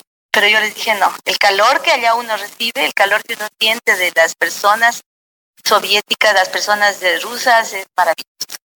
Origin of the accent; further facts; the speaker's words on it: Loja, Ecuador; todo el mundo que dice, ¿de dónde eres? De Loja. Ah, seguro sabes cantar o tocar un instrumento o hacer poesía. Es una ciudad maravillosa.